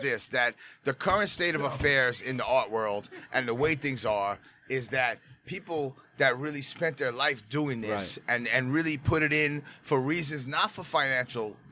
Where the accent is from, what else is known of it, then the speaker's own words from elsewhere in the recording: New York City, New York, United States; Growing up in the Bronx, growing up in Brooklyn, we grew up...